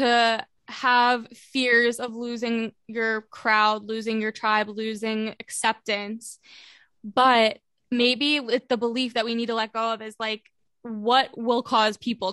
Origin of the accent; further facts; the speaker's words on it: New Jersey, United States; we grew up in South Jersey and I didn't even know they were there.